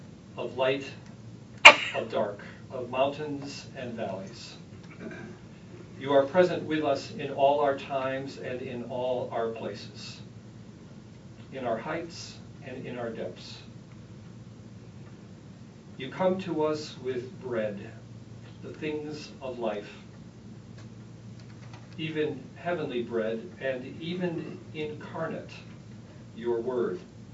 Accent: Midwest, United States; there is a particular East Coast greeting that I, as a Midwesterner, find a little intriguing

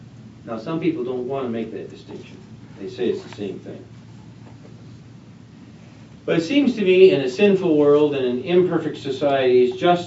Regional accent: Michigan, United States; I grew up in Michigan, and the Great Lakes are something we're very proud of.

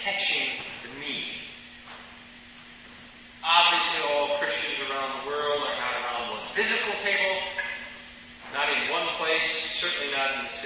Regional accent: Midwest, United States; now in Grand Rapids, United States; I'm from the Midwest, and in many, many churches, there is a communion table with a very specific style.

